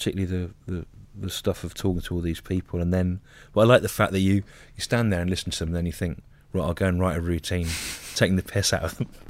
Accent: Solihull, West Midlands, United Kingdom; The Duke of Solihull, he was called, and I grew up in Solihull, so I always found that quite funny.

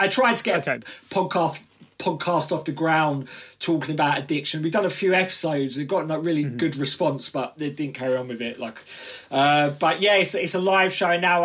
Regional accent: Southend-on-Sea, East of England, United Kingdom; Essex, so yeah, Southend on Sea, yeah.

